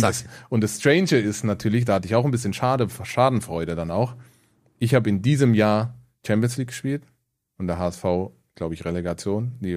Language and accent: German; Hamburg, Germany; ich bin in Hamburg fußballerisch groß geworden.